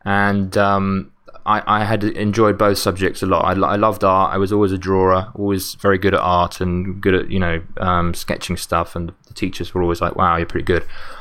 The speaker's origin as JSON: {"language": "English", "country": "United Kingdom", "also_born_or_lived": "Denmark", "said": "I'm actually English, in case some of you are wondering, not Australian, from the UK. My mum is from Austria, actually. I'm half Austrian. My dad is from the UK. But I was born in Denmark"}